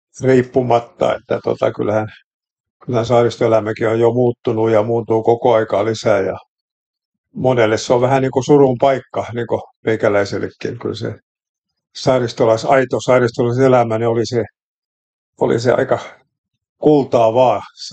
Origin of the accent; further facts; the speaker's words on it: Lyökki, Southwest Finland, Finland; mäkin olen kotoisin Lomperin tuota Lyökistä, eli Uudenkaupungin ulkosaaristosta, joka on ihan siellä se ulkomeren partalla